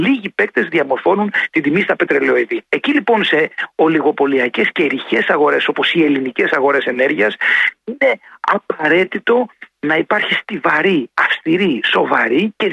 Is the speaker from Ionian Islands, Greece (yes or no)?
yes; Kefalonia, Ionian Islands, Greece; Θερμές ευχές έρχονται από το νησί μου, την Κεφαλονιά.